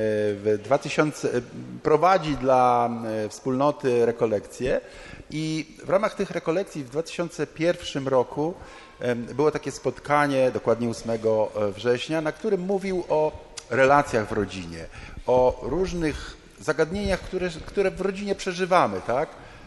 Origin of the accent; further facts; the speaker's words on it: Gdańsk, Pomeranian Voivodeship, Poland; zostałem przedstawiony, żona Ewa, jesteśmy z Gdańska Oliwy